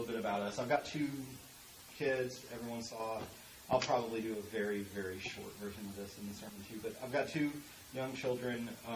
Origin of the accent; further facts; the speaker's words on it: Arkansas, United States; As I mentioned, I'm from Arkansas.